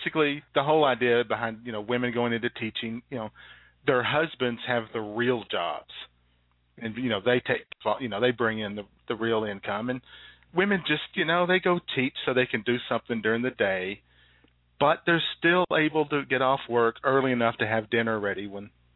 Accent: Arkansas, United States; I'm from Arkansas.

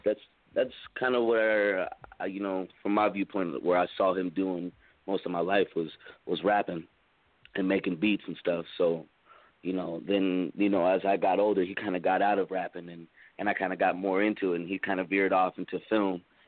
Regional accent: Phoenix, Arizona, United States; You know, I'm from Phoenix, Arizona.

